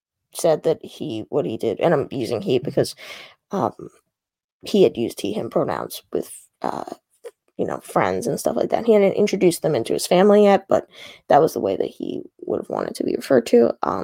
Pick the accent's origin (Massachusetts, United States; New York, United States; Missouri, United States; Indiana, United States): New York, United States; Long Island; because I'm from Long Island and Long Island is red